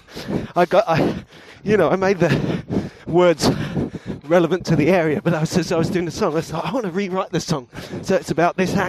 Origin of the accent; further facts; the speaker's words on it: London, United Kingdom; Hello, I come from London.